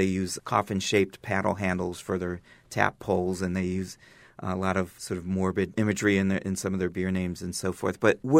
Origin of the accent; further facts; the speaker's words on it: Akron, Ohio, United States; towns like Mansfield and cities like my hometown of Akron can very easily slip away if they are not tended to by the people who are going to care about them the most